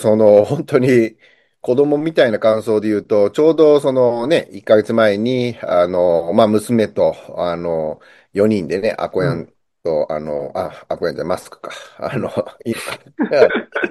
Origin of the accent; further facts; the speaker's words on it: New Jersey, United States; まあ僕はだからアメリカで生まれて、その人種のるつぼっていうニューヨークの、まあ、隣のニュージャージーで、ね、育って